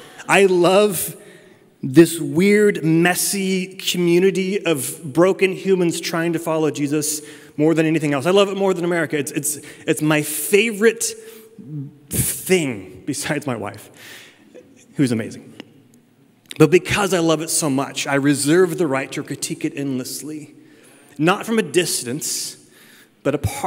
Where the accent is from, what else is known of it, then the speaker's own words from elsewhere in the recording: California, United States; I'm from Northern California, by the way, which is, I don't know why, but growing up, we could light our own fireworks.